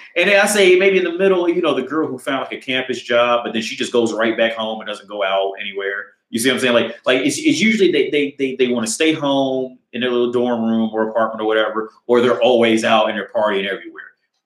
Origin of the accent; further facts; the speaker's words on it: Ohio, United States; I'm from Ohio. So heroin was like a big thing in Ohio, especially back then.